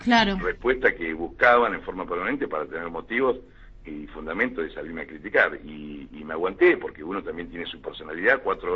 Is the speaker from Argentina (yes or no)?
yes; Argentina